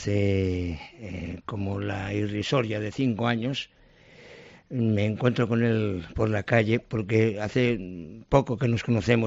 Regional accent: Barcelona, Catalonia, Spain; nosotros somos de Barcelona

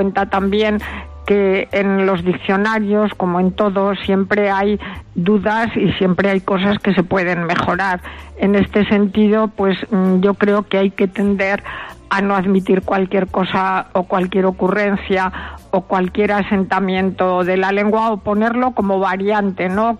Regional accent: Molina de Aragón, Castilla-La Mancha, Spain; el que se acuerden los de mi tierra de nacimiento y de crianza, porque pasé en Molina de Aragón pues hasta que terminé mis estudios de preuniversitario.

